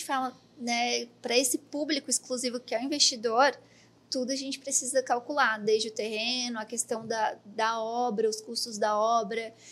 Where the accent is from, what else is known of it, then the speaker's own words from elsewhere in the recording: Urubici, Santa Catarina, Brazil; also born or lived in Paraná; ah, eu sou de Urubici